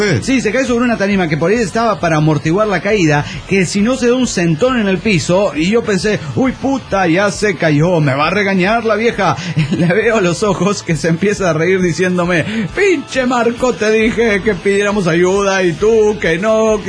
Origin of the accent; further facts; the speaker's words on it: Ciudad Juárez, Chihuahua, Mexico; a mi terruño, y yo quería mostrarle todos los lugares para que para mí fueron maravillosos. Yo quería mostrar una Ciudad Juárez